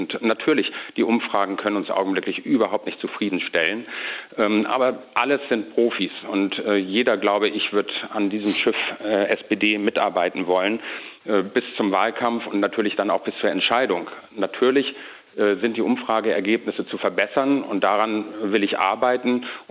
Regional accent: Northern Germany, Germany; Aber wir sind beide Norddeutsche.

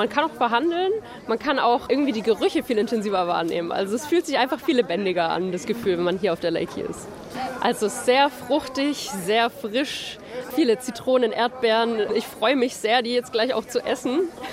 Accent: Thessaloniki, Central Macedonia, Greece; German is a second language; Also ich komme tatsächlich aus Thessaloniki, deswegen kenne ich das schon von klein auf.

